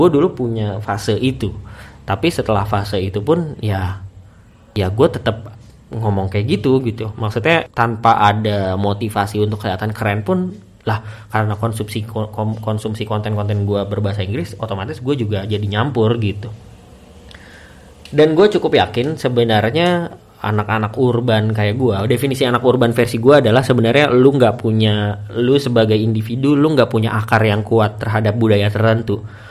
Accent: Bekasi, West Java, Indonesia; Dan gue gak bisa berbahasa Kalimantan, gue gak bisa berbahasa Banjarmasin atau Samarinda. Tapi gue dari kecil ditinggal di Bekasi, tapi gue gak bisa bahasa Sunda juga gitu.

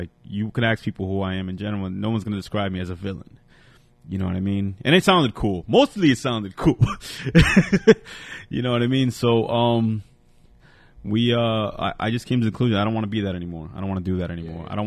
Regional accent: Paterson, New Jersey, United States; And we're from

